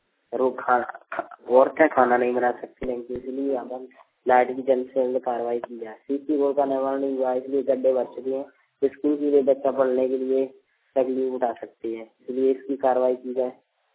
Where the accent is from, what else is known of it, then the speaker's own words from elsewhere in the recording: Narayanpur, Madhya Pradesh, India; ग्राम नारायणपुर का रहने वाला हूँ, तहसील नरवर जी।